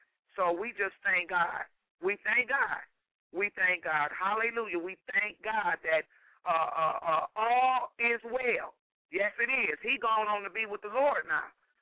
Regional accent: United States; I was born and raised in America. I'm African American, but everybody called me African.

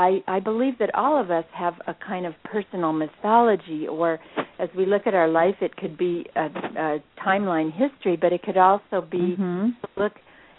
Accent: Philadelphia, Pennsylvania, United States; born there; And as a child, I was born in Philadelphia

